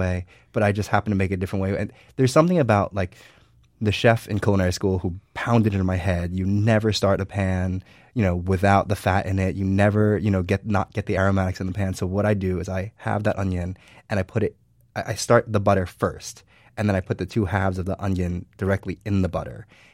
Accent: New Jersey, United States; I grew up in New Jersey. I had a similar moment.

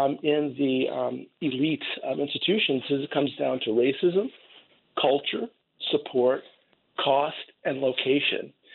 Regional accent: Minneapolis, Minnesota, United States; So I'm African-American male, born and raised in North Minneapolis, went to Breck for middle school, mm-hmm. Minneapolis North for high school.

